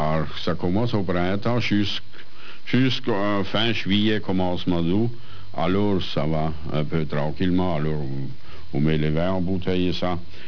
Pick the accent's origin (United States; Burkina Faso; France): France; Grand Est; je suis français. D'abord, je suis alsacien, et maintenant, je suis français.